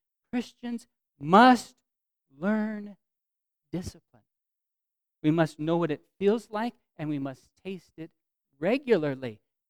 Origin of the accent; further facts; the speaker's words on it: United States; In America, we think, I have to complain about food if it's not good. I have to, because I am an American.